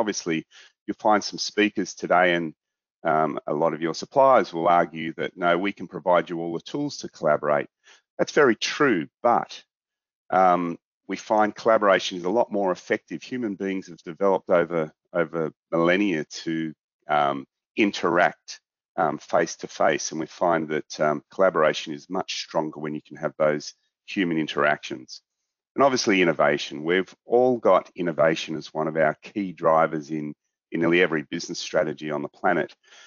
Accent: Australia; You're probably wondering why I'm here from Australia talking to you. Well, we are Australia's largest commercial office landlord

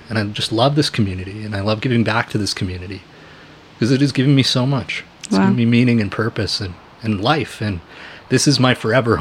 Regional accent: Vancouver, British Columbia, Canada; I'm 35 years old. I was born and raised in Kitsilano in Vancouver.

